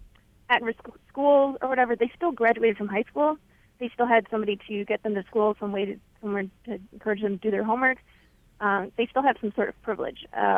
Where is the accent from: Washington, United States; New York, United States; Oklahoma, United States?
New York, United States; Penfield; Hi. I grew up in Penfield.